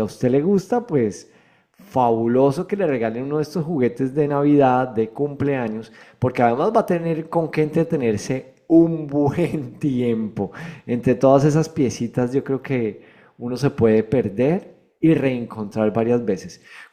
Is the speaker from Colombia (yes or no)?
yes; Colombia; Cuando yo era pequeñito, pues existía Lego, pero en Colombia no era tan famoso, la verdad.